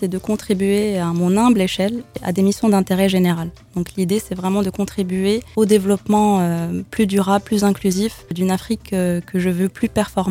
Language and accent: French; Casablanca, Casablanca-Settat, Morocco; born there; moved away as an adult; Alors oui, je suis née à Casablanca au Maroc.